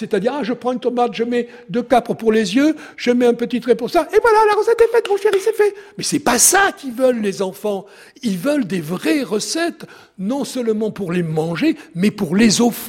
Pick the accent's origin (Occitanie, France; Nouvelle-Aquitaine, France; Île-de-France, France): Nouvelle-Aquitaine, France; Langon; born there; Je vivais à Paris. Moi, je suis né à Langon. J'ai passé ma jeunesse dans les pattes de grand-père en cuisine, mon père aussi.